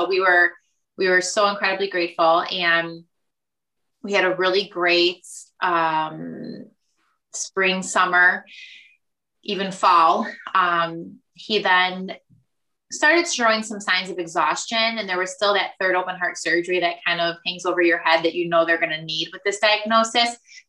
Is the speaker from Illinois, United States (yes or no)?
yes; Bloomingdale, Illinois, United States; now in Elgin, United States; I am from Bloomingdale.